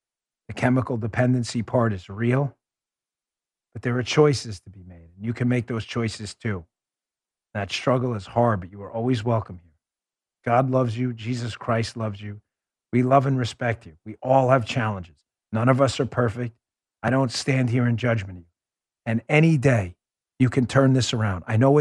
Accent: New York City, New York, United States; born or raised there

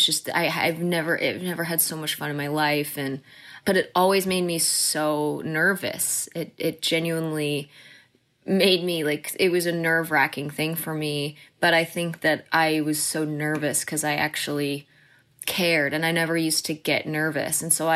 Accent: The Colony, Texas, United States; I pretty much consider Texas my home, my hometown. I lived in The Colony, Texas, is where I grew up. And it was the best place to grow up.

